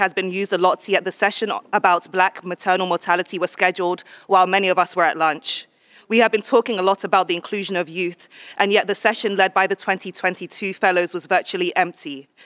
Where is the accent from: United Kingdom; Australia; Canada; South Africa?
United Kingdom; also born or lived in Nigeria; now in United States; I grew up in Britain, which in summary means my people were forced to migrate from formerly colonized land into the colonizers' hands.